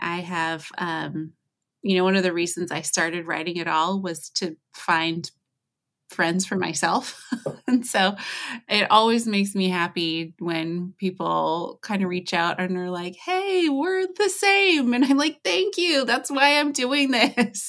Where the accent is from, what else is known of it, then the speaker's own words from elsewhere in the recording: United States; Cause I'm obviously American. You can tell from how I speak.